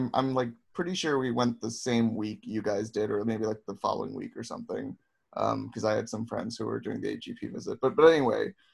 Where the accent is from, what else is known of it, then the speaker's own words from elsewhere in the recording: New Jersey, United States; but then like I'm from New Jersey originally